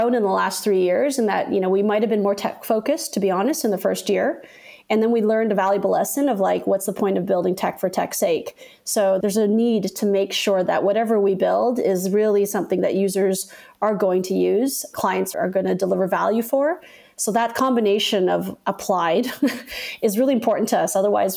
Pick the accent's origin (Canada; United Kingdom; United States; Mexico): Canada; I'll be honest with you guys, I'm Canadian